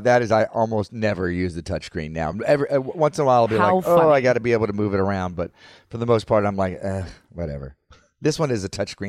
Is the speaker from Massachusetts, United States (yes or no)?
no; Florida, United States; I grew up in Florida, so I, you know, my favorite was, of course, the Florida one.